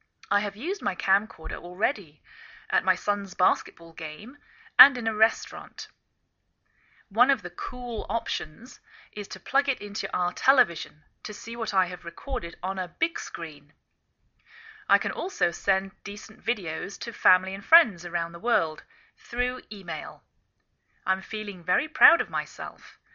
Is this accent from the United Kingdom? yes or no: yes; England, United Kingdom; now in United States